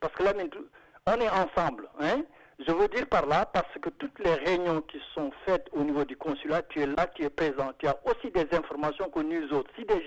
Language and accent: French; Senegal; on est des Sénégalais.